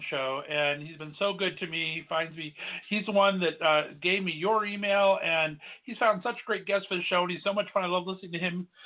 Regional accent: California, United States; moved away as an adult; also born or lived in Oregon; now in Ohio, United States; I born and raised in California, stayed there for 26 years, and now I've been banished to Northeast Ohio.

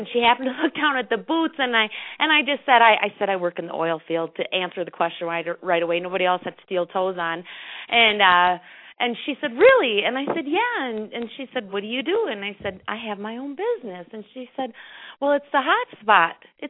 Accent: Minneapolis, Minnesota, United States; also born or lived in Colorado, United States; I'm from Minneapolis, and then I lived in Colorado.

